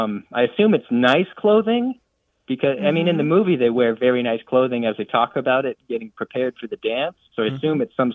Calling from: Gainesville, Florida, United States; I'm calling from Gainesville, Florida.

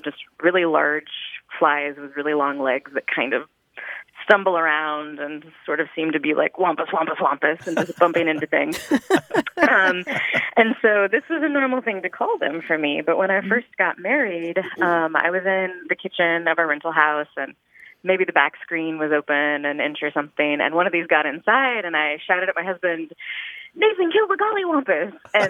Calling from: Lawrence, Kansas, United States; I'm calling from Lawrence, Kansas.

